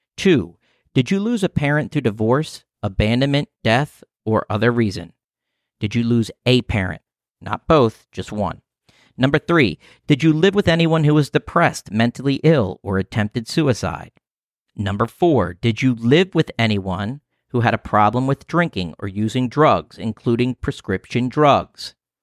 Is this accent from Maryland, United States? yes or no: yes; Baltimore, Maryland, United States; born there; And I was born in Baltimore City.